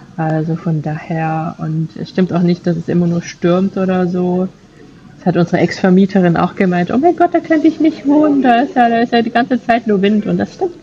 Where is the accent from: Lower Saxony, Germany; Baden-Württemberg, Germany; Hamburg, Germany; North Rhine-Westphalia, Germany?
Baden-Württemberg, Germany; Stuttgart; ja, nee, das ist auch meine Heimatstadt, das ist klar, dass ich lasse auch nichts aus Stuttgart kommen.